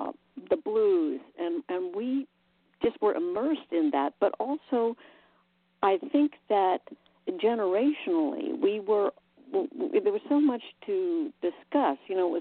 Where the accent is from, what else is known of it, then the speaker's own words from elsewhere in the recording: Chapel Hill, North Carolina, United States; we were raised up in Chapel Hill, North Carolina, and there was a lot of great music that was coming through that town. It's a university town